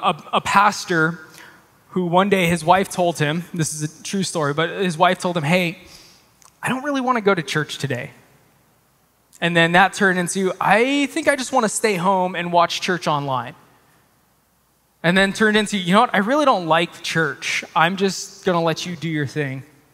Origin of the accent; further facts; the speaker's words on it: United States; But we're American, so we'll just say hesed.